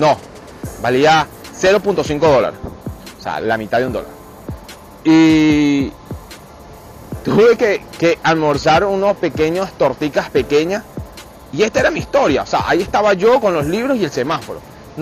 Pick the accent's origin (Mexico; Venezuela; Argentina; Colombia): Venezuela; now in Dominican Republic; cuando yo llegué a República Dominicana, yo soy de Venezuela, como ustedes lo saben